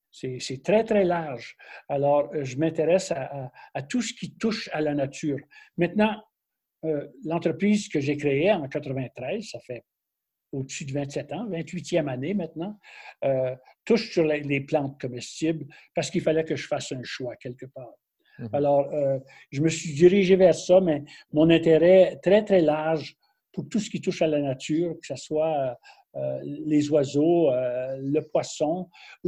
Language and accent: French; Manitoba, Canada; Parce que j'ai grandi, moi, au Manitoba, sur une ferme.